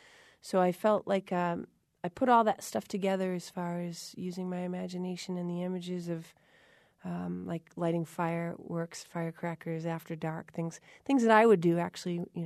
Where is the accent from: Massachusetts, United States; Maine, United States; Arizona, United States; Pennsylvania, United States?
Massachusetts, United States; I'm from Massachusetts, but I just do what I feel comes naturally and what feels really good.